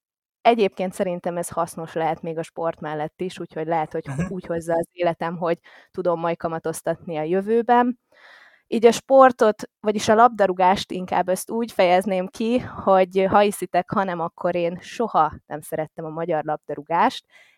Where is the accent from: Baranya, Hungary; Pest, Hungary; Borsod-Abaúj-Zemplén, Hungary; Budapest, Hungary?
Baranya, Hungary; Pécs; hálás is vagyok, hogy sportközösségben nőttem föl csapat sportban, ezt azért hangsúlyozom, mert akkoriban itt Pécsen